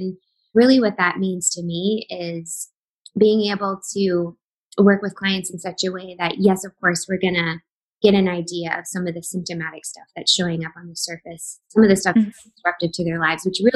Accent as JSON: {"language": "English", "town": "Baltimore", "region": "Maryland", "country": "United States", "tie": "born or raised there", "moved": "yes", "lives_now": "Nashville, United States", "said": "I am originally from the East Coast. I'm from Baltimore, grew up there, and then hopped all over the country over the past like 6 or so years, and then found myself in Nashville, Tennessee."}